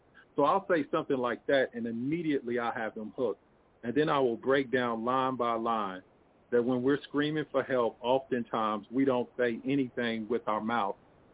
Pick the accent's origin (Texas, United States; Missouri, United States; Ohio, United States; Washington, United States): Missouri, United States; Kansas City; I'm from Kansas City, Missouri. So I'm calling from across I-70 on the other side.